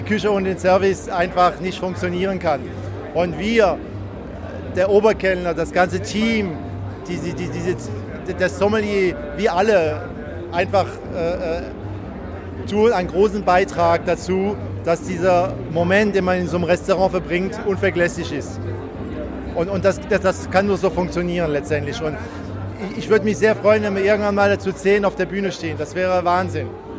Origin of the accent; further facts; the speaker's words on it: France; Selbstverständlich. Als Franzose, Champagner, das ist höchste der Gefühle.